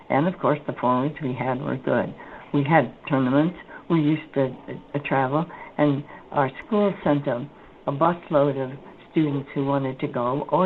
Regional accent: San Francisco, California, United States; born there; I was born in San Francisco, everybody's favorite city, and that was there on August 21st, 1919.

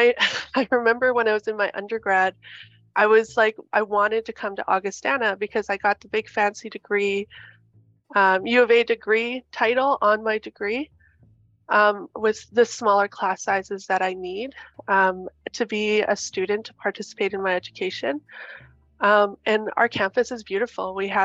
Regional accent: Edmonton, Alberta, Canada; also born or lived in Regina; I was born in Regina, but we had moved from Regina to Edmonton when I was really little. For all I know that I have lived and was raised in Amiskwitches, Wiskaigan, that's the place that I call home.

